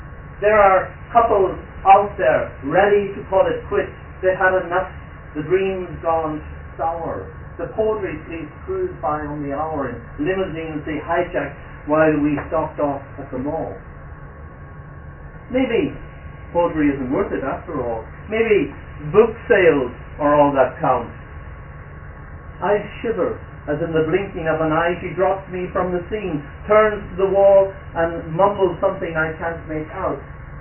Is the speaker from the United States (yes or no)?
no; Derry, Northern Ireland, United Kingdom; I grew up in Craigan, in Derry, which happened to be a Catholic enclave for Catholics.